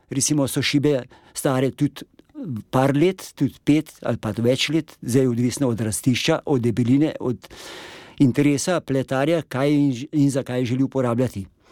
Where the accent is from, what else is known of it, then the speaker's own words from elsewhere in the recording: Podstoržič, Upper Carniola, Slovenia; prihajam iz področja iz Podstoržiča